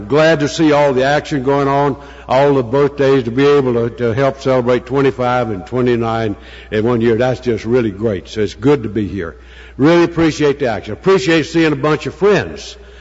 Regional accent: Southern Pines, North Carolina, United States; I'm an alcoholic. I'm from Southern Pines, North Carolina, and I'm a member of the Primary Purpose Group.

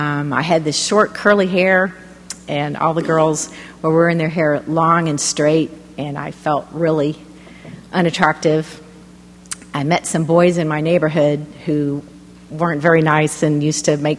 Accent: Illinois, United States; also born or lived in Houston; We moved to Illinois when I was just a baby, and I really had a happy childhood in Illinois.

